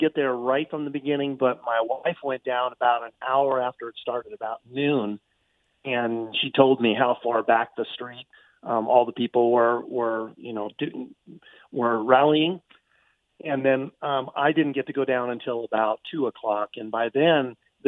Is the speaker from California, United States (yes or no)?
yes; California, United States; moved away as an adult; I am a transplant from California about 3 years ago.